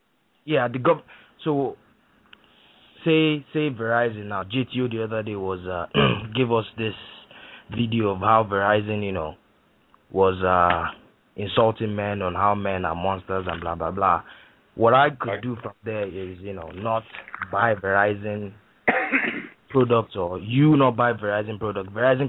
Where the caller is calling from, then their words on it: Canada; I'm actually in Canada, but I'm Nigerian